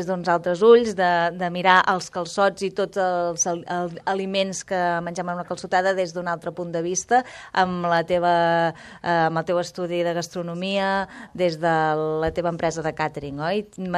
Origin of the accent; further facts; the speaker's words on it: Valls, Catalonia, Spain; jo com a vallenca també, ho he de dir, que també sóc de Valls